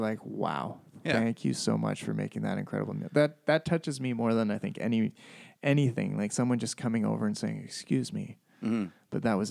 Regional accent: Comox Valley, British Columbia, Canada; I started my cooking career here in town growing up in the Comox Valley.

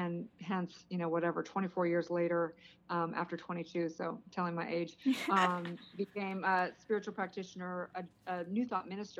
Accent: Santa Barbara, California, United States; So I'm originally from Santa Barbara. Sounds glamorous, but I actually grew up in kind of almost a pseudo hippie commune in the hills.

